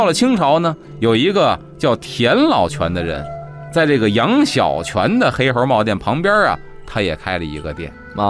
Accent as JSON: {"language": "Chinese", "region": "Beijing", "country": "China", "tie": "born or raised there", "said": "我小时候生活在这个菜市口，我记得菜市口啊这十字路口当时是往西边走"}